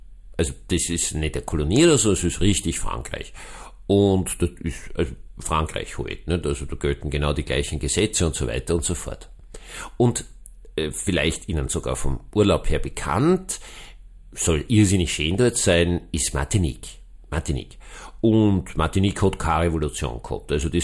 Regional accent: Austria; Das würde ich als Österreicher auch sagen, na, wir sind Österreicher

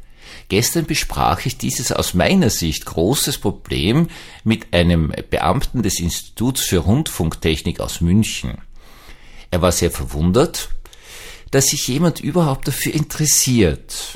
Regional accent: Austria; ich habe ja als Österreicher ja, so ein bisschen österreichisch-evangelischer, ein bisschen Probleme mit so Massenzusammenkünften.

